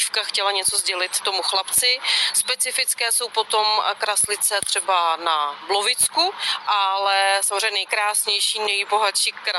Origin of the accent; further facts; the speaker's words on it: Plzeň, Plzeň Region, Czechia; U nás v Plzni